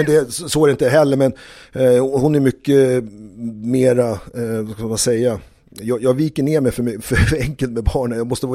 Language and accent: Swedish; Huddinge, Stockholm County, Sweden; born there; also born or lived in Montana, United States; Jag älskade att bo i Montana, Big Sky Country. Jag är ju född i Hudding med asfalt och betong liksom.